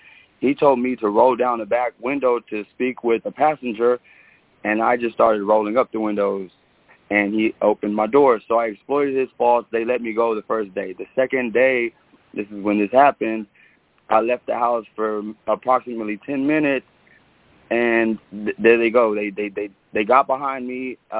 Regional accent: Houston, Texas, United States; But I'm out of Houston. I'm from Houston, and I've dealt with.

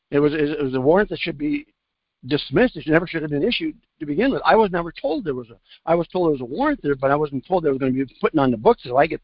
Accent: Fargo, North Dakota, United States; The warrant was in my hometown of Fargo, North Dakota.

